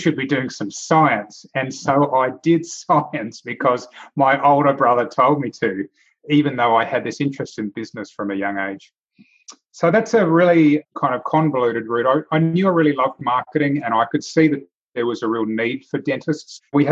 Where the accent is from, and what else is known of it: New Zealand; born or raised there; also born or lived in Brisbane, Australia